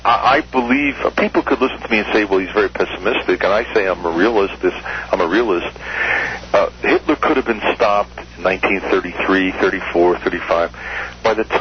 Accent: United States; Yes, and being an American, sometimes it's hard to see how we really are.

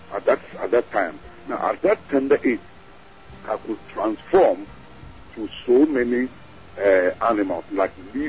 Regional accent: Ghana; Yeah, I come from West Africa, a country called Ghana.

